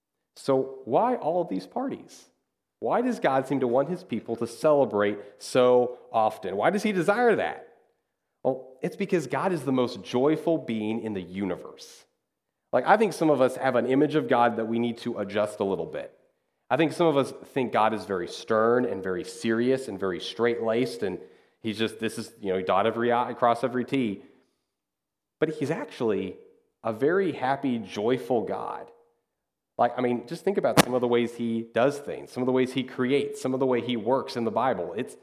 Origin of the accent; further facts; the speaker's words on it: Kansas, United States; Like when I grew up, where I was growing up in Kansas